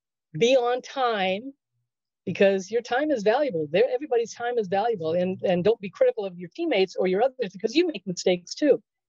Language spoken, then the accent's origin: English; Los Angeles, California, United States; And not just because I really didn't know who he was growing up in Los Angeles.